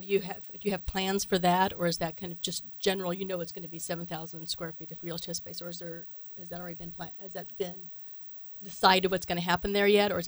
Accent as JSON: {"language": "English", "region": "Kansas", "country": "United States", "tie": "born or raised there", "also_born_or_lived": "Lawrence", "said": "I was born in Lawrence, but I grew up in western Kansas out there."}